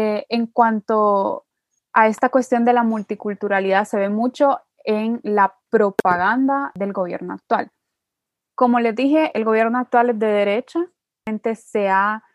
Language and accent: Spanish; Honduras; Y ese es el problema cuando sos hondureño, pues porque el mestizaje aquí fue durísimo